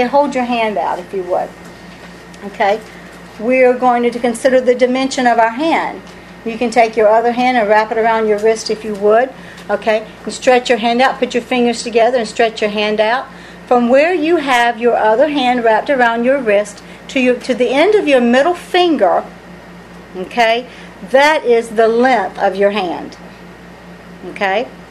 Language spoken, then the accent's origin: English; Southern United States, United States; accent: southern; And I spell it because of my southern accent.